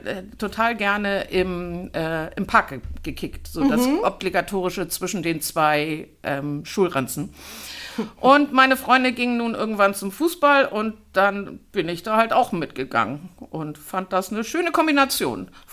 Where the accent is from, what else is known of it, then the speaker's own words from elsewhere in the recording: Hamburg, Germany; born there; Ich bin gebürtige Hamburgerin.